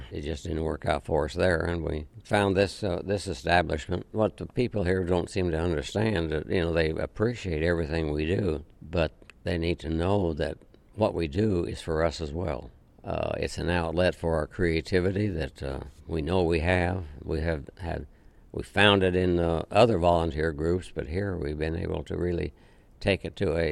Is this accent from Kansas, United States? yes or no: yes; Kansas, United States; moved back to Kansas. Took a job as a principal and English teacher in a small town just 18 miles from my hometown.